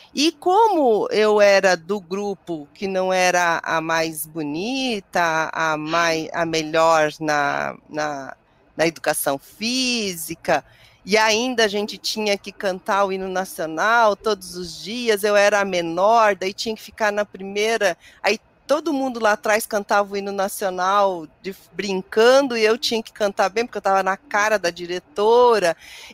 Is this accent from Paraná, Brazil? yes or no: yes; Paranavaí, Paraná, Brazil; eu sou do interior do Paraná, sou de Paranavaí, nasci em Paranavaí